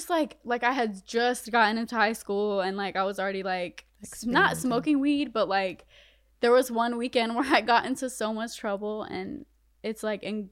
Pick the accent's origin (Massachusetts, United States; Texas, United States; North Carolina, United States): North Carolina, United States; Spring Lake; also born or lived in Connecticut; in Connecticut, but then, like, my teenage years was in like Spring Lake, close to Fayetteville. But growing up in North Carolina was crazy